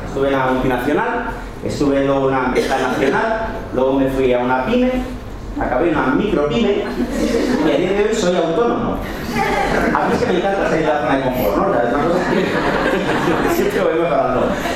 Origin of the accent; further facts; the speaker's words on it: Barcelona, Catalonia, Spain; Yo soy de Barcelona, hablo con propiedad, pero en Cataluña hacemos... como para adentro, ¿no?